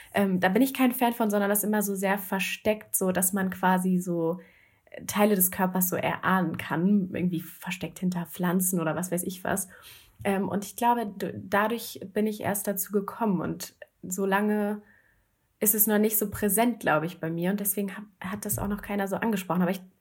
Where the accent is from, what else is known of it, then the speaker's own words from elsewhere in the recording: Lower Saxony, Germany; Ich bin 24, ich komme aus der Nähe von Hannover.